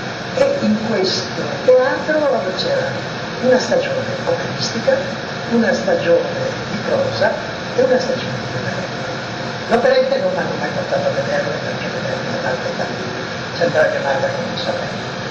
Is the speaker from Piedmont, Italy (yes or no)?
yes; Fossano, Piedmont, Italy; born there; Io sono nato a Fossano, in provincia di Pisa, vicinissimo alle Langhe, un paese su 25-26 mila abitanti, molto carino, in alto, in colle che guardano su tutto